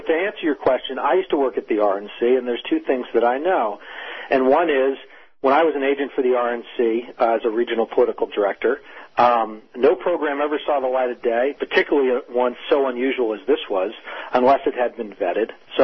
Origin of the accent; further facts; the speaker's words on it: New Jersey, United States; Yeah, look, I mean, I'm what's known as a moderate Republican. I'm from New Jersey. That's where I ran most of my experience is.